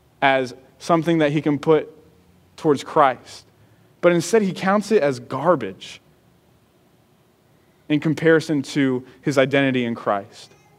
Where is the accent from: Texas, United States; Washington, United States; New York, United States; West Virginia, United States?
West Virginia, United States; I'm Italian. I'm a fan of the Pittsburgh Steelers. Sorry. I grew up in West Virginia. I'm proud of it.